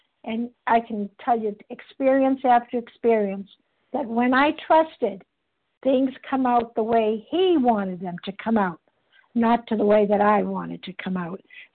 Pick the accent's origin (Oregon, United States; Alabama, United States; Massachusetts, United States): Massachusetts, United States; Boston; from Boston, and I'm a grateful, recovered, compulsive overeater.